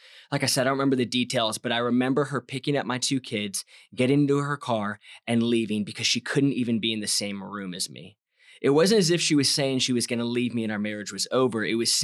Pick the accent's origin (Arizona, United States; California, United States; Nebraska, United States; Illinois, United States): California, United States; now in Texas, United States; My Twitter bio says I'm a Californian that has moved to Texas.